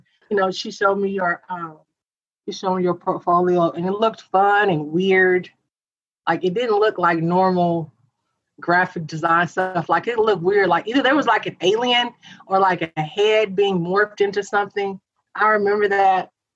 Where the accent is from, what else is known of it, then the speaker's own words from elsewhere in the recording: Texas, United States; moved away; also born or lived in California; It was a big thing growing up in Texas. And then I moved to California.